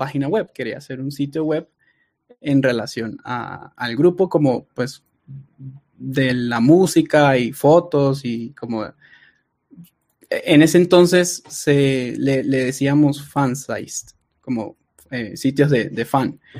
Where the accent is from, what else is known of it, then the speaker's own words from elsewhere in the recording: Venezuela; Bueno, pues para quienes no saben, soy de Venezuela.